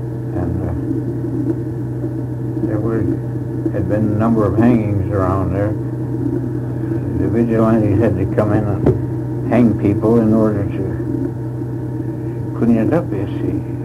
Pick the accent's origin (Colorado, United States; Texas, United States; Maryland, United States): Colorado, United States; born there; Well, I lived right at home. I was born in Colorado, and as mining, Wild West mining country